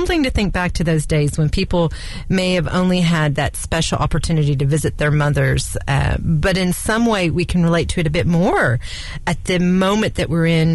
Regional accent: United States; moved away as an adult; okay, I grew up in America, but I lived here for the last 25 years, so I get both, okay?

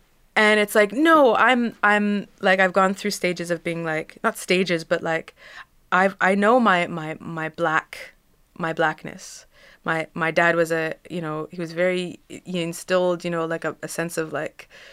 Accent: Canada; I'm Canadian. That's what I am. I'm Canadian. I grew up in Canada.

